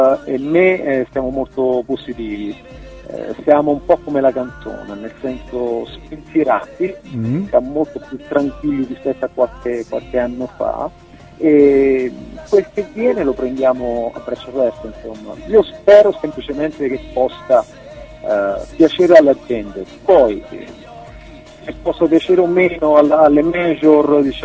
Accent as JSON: {"language": "Italian", "town": "Fragneto Monforte", "region": "Campania", "country": "Italy", "said": "Fragneto Monforte è proprio il mio paese, no?"}